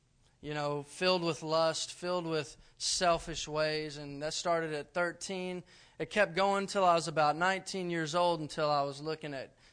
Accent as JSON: {"language": "English", "town": "Dallas", "region": "Texas", "country": "United States", "said": "like I said, I'm originally from Dallas, Texas."}